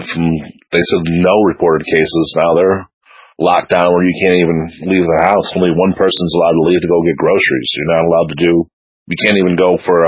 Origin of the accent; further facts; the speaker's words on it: Buffalo, New York, United States; I'm in from Buffalo.